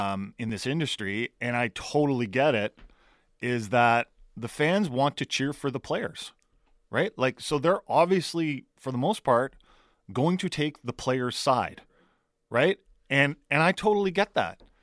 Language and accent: English; Germany; it reminds me of the time when I was growing up in Germany.